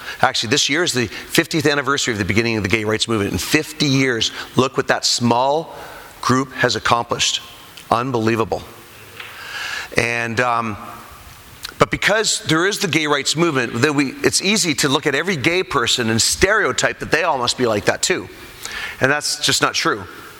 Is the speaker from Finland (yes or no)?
no; Canada; Of course, I'm Canadian, and all we do is play hockey there.